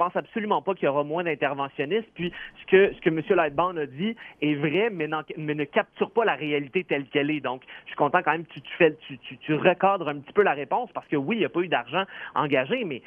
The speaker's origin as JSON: {"language": "French", "country": "Canada", "said": "en tant que Canadien, en tant qu'individu"}